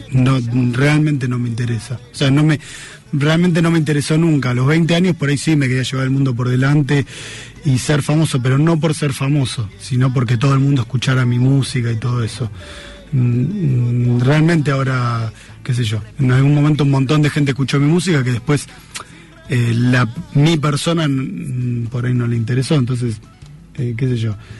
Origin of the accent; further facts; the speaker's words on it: Ramos Mejía, Buenos Aires Province, Argentina; also born or lived in La Plata; now in Buenos Aires, Argentina; Nací en Capital, soy de zona oeste, siempre viví en Ramón Mejía, Edo muchos años. Después fui dando vueltas por varios lados, viví bastante en La Plata, ahora vivo en Capital hace tiempo